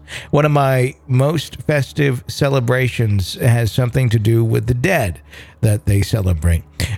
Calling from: Ann Arbor, Michigan, United States; also born or lived in Philippines; from Ann Arbor, Michigan. I have a couple of paranormal experiences that I'd like to share. I was born in the Philippines with my parents who were still serving in the USAF.

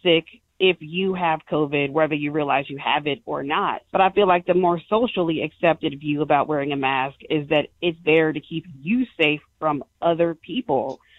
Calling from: Wichita, Kansas, United States; I'm calling from Wichita, Kansas.

